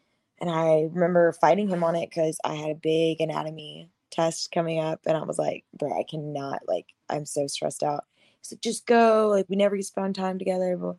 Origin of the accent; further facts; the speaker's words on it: Kentucky, United States; also born or lived in Alabama / Florida; now in Austin, United States; so I'm from Kentucky, and I lived in Kentucky since I was about 18. Then I moved to Alabama. I was in Alabama and or the panhandle of Florida for like 8 years. And then I moved back to Kentucky for about a year before I came to Austin